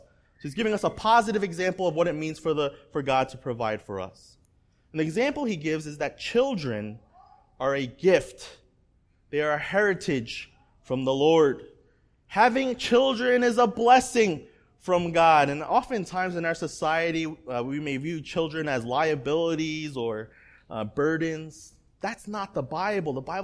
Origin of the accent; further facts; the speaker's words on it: Staten Island, New York, United States; And growing up in Staten Island, I remember when the planes hit the Twin Towers